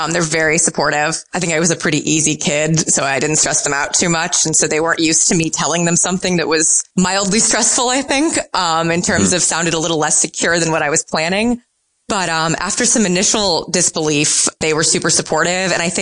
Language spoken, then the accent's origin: English; St. Louis, Missouri, United States; I was 10 the summer of the home run race and I'm from St. Louis.